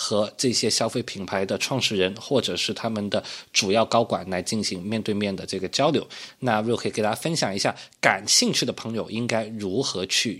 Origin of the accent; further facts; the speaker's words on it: Guangzhou, Guangdong, China; 我虽然作为广州的土生土长的广州人哈